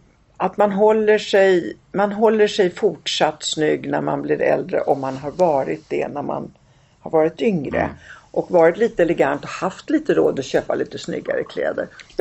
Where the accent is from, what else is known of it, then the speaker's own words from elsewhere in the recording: Italy; Och det tror jag har att göra med att jag kommer från Italien.